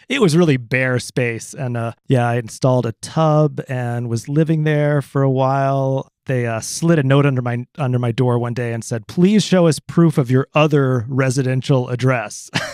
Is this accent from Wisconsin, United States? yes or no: yes; Madison, Wisconsin, United States; I grew up in Madison, and my dad was a doc